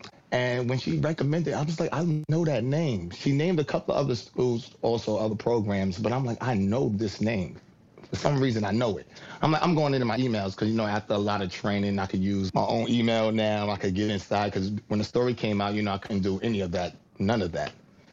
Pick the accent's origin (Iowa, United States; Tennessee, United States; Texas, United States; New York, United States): New York, United States; Brooklyn; I'm from New York. I'm from Brooklyn. So a lot of times it's like a lot of spiciness, a lot of rough.